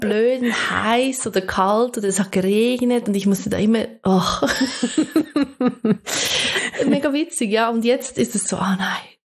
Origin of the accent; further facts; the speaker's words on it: Zurich, Switzerland; Ich bin in so einer, es war damals ein kleiner Ort außerhalb von Zürich, bin ich aufgewachsen.